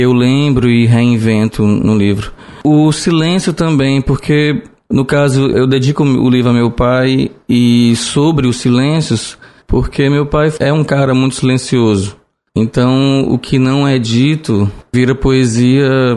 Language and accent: Portuguese; Fortaleza, Ceará, Brazil; born there; Mas oficialmente eu nasci em Fortaleza e nunca morei em Russas. As minhas moradas em Russas são essas afetivas, né? Mas de uma força tamanha que eu me considero de lá.